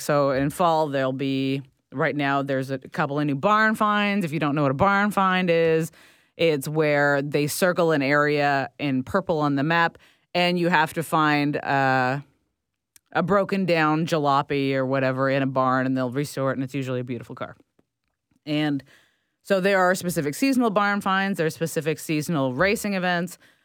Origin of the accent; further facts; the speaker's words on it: United Kingdom; They brought it to Britain, which I, again, as a Brit, I love it.